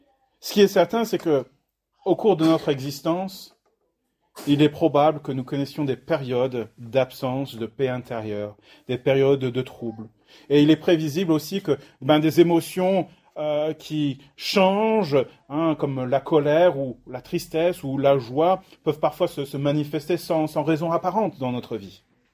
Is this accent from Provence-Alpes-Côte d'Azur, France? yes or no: no; Mantes-la-Jolie, Île-de-France, France; je sais combien de fois, en grandissant à Mantes-la-Jolie